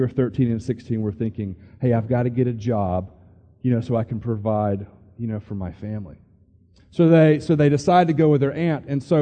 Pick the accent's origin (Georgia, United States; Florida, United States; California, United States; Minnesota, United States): Georgia, United States; I grew up in suburbia outside Atlanta, Georgia, you know, went to a really nice high school, went to a really nice college.